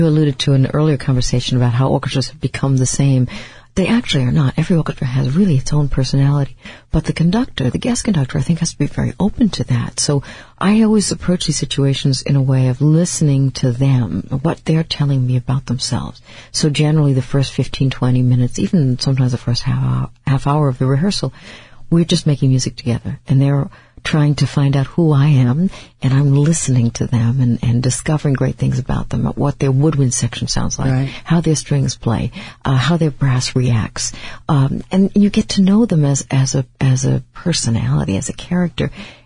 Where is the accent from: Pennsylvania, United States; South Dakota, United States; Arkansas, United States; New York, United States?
New York, United States; New York City; Well, I grew up in New York City, which was wonderful, and I went to the conservatories there, first Manus College of Music, and then Juilliard, our school.